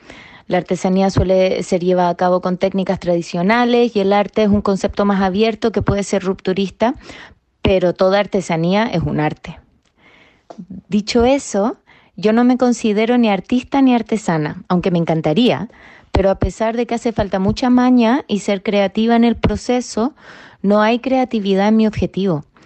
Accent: Chile; Catalan is a second language; now in Spain; vinc de Xile

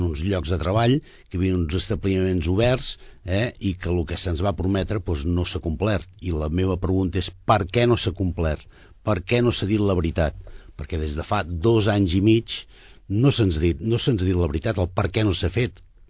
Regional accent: Sabadell, Catalonia, Spain; Som empresaris de Sabadell, som gent d'aquí Sabadell

